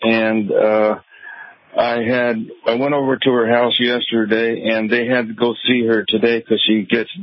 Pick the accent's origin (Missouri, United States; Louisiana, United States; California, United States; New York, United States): California, United States; El Cerrito; I'm from El Cerrito, about 4 to 6 miles from Oakland and Berkeley.